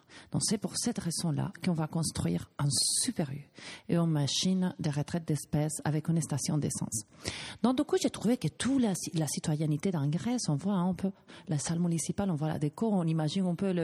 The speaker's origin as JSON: {"language": "French", "country": "Spain", "second_language": "French", "said": "parce qu'en tant qu'espagnol, des fois pour moi, écrire c'est quand même complexe"}